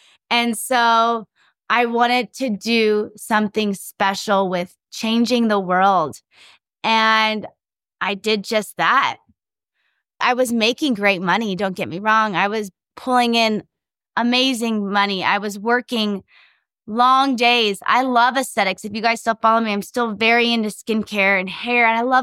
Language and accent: English; San Diego, California, United States; whenever I go back to San Diego, which is where I'm from San Diego, I was raised in San Diego.